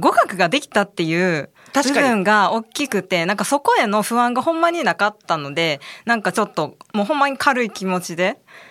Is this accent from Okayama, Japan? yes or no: no; Hyogo, Japan; 私は在日のコリアンですね。で、兵庫県出身なんですよね。だからもうバリバリの関西人なんですけど、そこからこう、まあ、在日の学校に通っていって、ハングルも勉強したりとかして